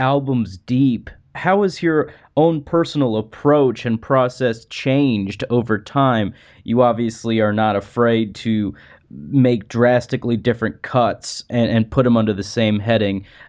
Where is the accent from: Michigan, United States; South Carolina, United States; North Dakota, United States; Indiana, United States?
Indiana, United States; Lafayette; you're going to be actually stopping by my hometown of Lafayette, Indiana in a month or so at a theater gig